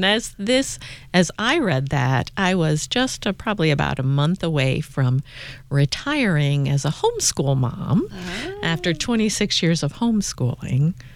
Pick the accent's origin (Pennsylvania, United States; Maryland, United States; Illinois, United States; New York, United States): Maryland, United States; We are from Maryland, so we're in the Southeastern District